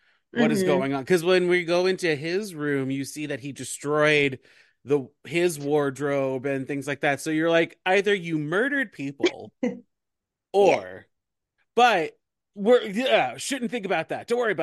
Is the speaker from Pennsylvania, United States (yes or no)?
no; Long Island, New York, United States; because I grew up on Long Island, so like